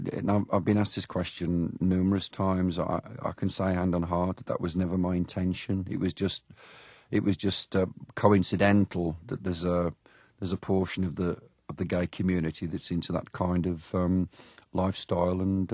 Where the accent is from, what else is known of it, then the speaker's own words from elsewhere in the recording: England, United Kingdom; growing up in England as I did, I was born in 1951